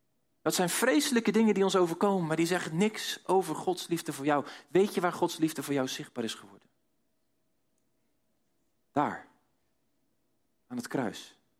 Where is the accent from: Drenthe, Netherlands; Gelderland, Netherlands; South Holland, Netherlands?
South Holland, Netherlands; Dordrecht; Ik kom uit Dordrecht. En als ik vaak moet uitleggen waar ligt Dordrecht, dan zeg ik altijd dat ligt onder de rook van Rotterdam.